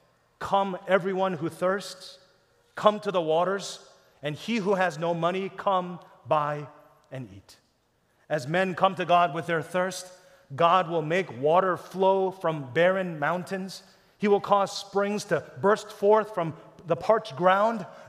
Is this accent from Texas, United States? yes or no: yes; Texas, United States; y'all, I'm from Texas